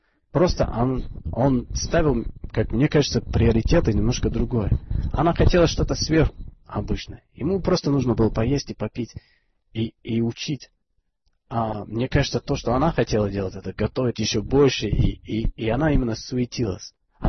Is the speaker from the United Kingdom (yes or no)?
yes; England, United Kingdom; Russian is a second language; Я из Англии, мы живем в частных домах, у каждого свой сад.